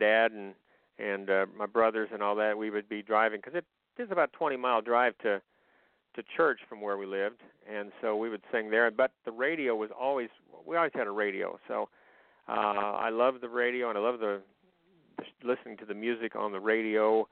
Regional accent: Kansas, United States; also born or lived in Nebraska; but then I came back to Kansas, and so even though I was born in Nebraska, this is my home.

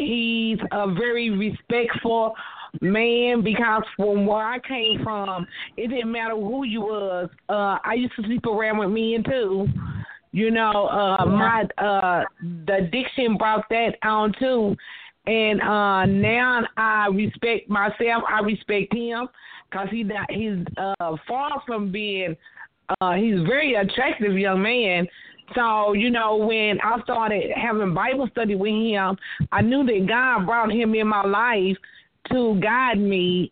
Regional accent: Knoxville, Tennessee, United States; Yes, I'm from Knoxville, Tennessee

